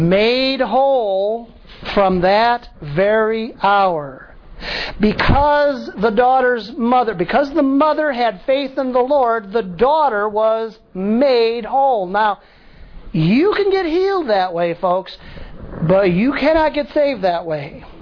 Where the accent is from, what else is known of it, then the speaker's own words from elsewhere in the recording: South Holland, Illinois, United States; I grew up near South Holland, by the way, and a lot of Dutch Reformed churches there.